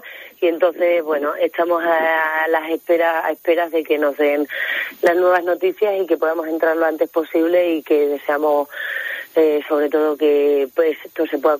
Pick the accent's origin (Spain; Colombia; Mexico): Spain; Muelas de Granadilla, Extremadura; yo me encuentro en Muelas de Granadilla, que es mi pueblo natal.